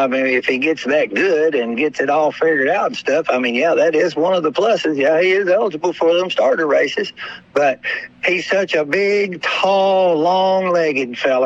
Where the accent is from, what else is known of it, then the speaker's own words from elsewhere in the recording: Henderson, Kentucky, United States; We're from Henderson, Kentucky, right there on the Indiana line at Ellis Park.